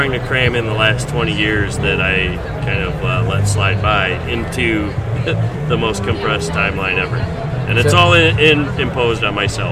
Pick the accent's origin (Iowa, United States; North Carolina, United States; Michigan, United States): Michigan, United States; Detroit; I came out from Detroit in February of this year for the Nickelodeon intern program.